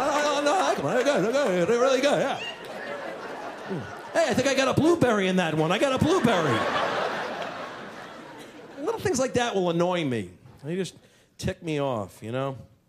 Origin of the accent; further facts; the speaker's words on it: New York, United States; Great to be back here in New York, man. Miss it. My hometown. Love it here.